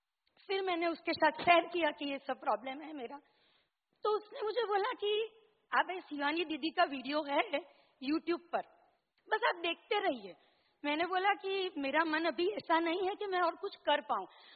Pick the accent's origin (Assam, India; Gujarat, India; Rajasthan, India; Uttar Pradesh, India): Gujarat, India; Valsad; Hindi is a second language; दूसरी चीज है कि मैं गुजरात से हूँ तो मेरी हिंदी थोड़ी वीक है